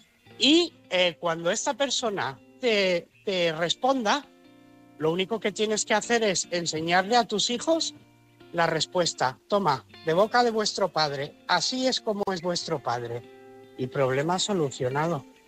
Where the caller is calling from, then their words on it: Barcelona, Catalonia, Spain; de Barcelona.